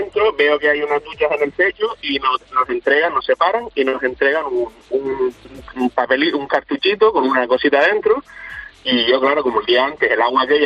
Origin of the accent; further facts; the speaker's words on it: Canary Islands, Spain; yo soy de Gran Canaria, de un barrio pequeñito de allí